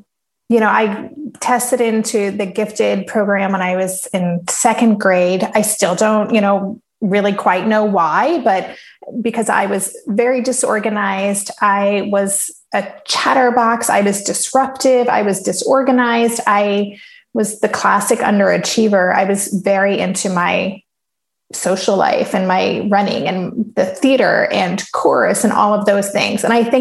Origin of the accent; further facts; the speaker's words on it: Reading, Pennsylvania, United States; So I grew up in Reading, Pennsylvania, which is, if anyone's played Monopoly, that is the Reading Railroad on the Monopoly board.